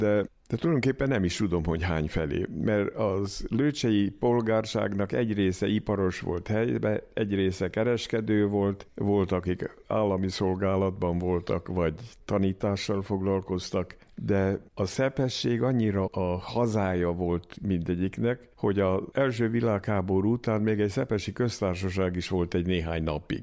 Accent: Hungary; now in Levoča, Slovakia; Én már Magyarországon születtem, és gyakorlatilag ott is éltem, bár most lőcsei lakos is vagyok.

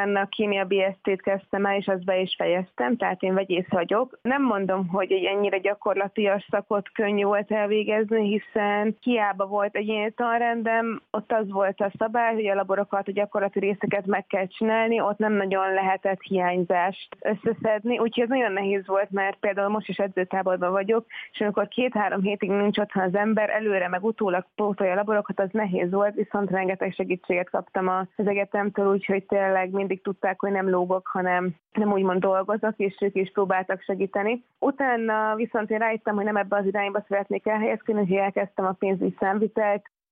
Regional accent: Debrecen, Hajdú-Bihar, Hungary; én debreceni vagyok, minden mai napig Debrecenben edzek, mellette én a Debreceni Egyetem hallgatója is vagyok.

